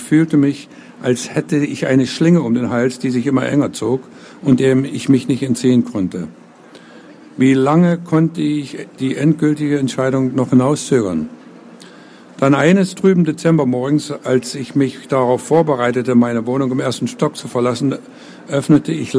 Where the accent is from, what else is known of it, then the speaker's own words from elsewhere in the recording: Germany; now in United States; es ist eben nicht mehr meine Heimat. Da gibt es eine ganze Menge gute Sachen, aber gefühlsmäßig bin ich eben nicht mehr Deutscher, weil ich mich tatsächlich dazu gezwungen habe, Amerikaner zu werden. Und das Deutsche für jahrelang verleugnet habe.